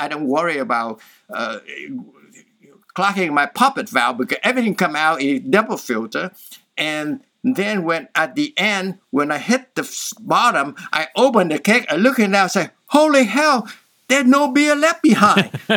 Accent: Vietnam; I'm from Vietnam, so we're from the south and we lost the war to the people in the north

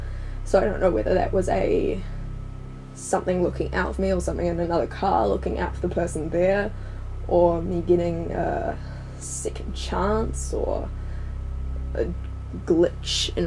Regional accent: New Zealand; I'm from New Zealand.

